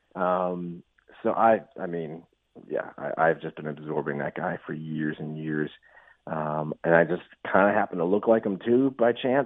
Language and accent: English; Massachusetts, United States; You know, when I was 17, I grew up in Massachusetts in the original House of Blues in Boston, which was this little, tiny, like 200-seat little shack-looking thing.